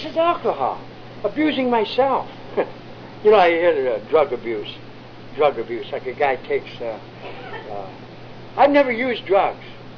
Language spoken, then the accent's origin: English; New York, United States; I couldn't go back to my hometown in New York.